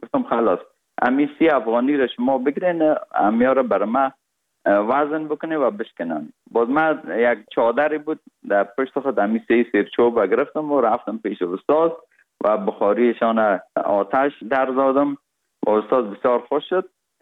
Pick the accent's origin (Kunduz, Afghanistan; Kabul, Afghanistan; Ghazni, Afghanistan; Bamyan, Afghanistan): Kabul, Afghanistan; born or raised there; also born or lived in Parwan